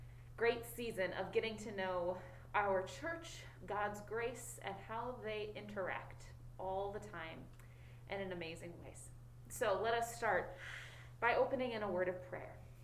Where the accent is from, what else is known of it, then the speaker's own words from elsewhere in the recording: Fairbanks, Alaska, United States; Well, I grew up in Alaska. My folks and my little brother still live there and loved it. Loved living in a village, loved living in the bustling metropolis of Fairbanks, Alaska